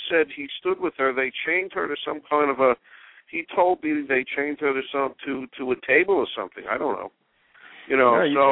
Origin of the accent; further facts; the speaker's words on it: New York, United States; Now, I'm from New York, so I can only speak to New York